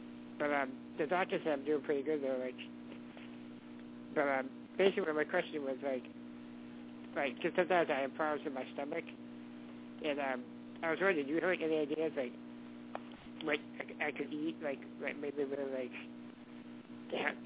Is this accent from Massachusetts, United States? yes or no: yes; Boston, Massachusetts, United States; I'm from Boston.